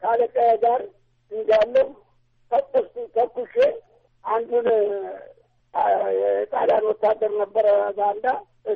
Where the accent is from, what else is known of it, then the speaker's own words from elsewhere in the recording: Bulga, Amhara, Ethiopia; born there; የተወለድኩት ስላሴ ይባላል ቡልጋ 1910 ዓ.ም ነው የተወለድኩት።